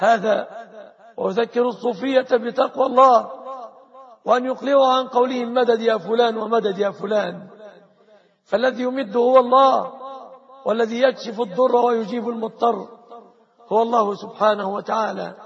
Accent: Egypt; بلادنا مصر

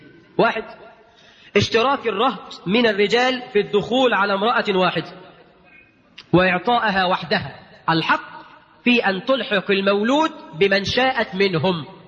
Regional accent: Egypt; انا قرات وقلت الخبر ده من كام سنه، قرات في جريده، جريده هنا عندنا في مصر

